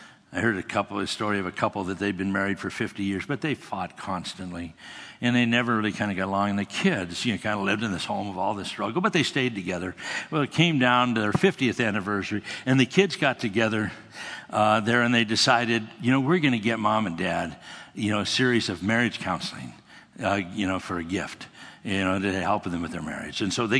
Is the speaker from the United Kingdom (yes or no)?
yes; Scotland, United Kingdom; And I'm also Scottish. And you become Scottish because your parents are Scottish. That's kind of how it works. Both of my parents are Scottish, and I'm Scottish.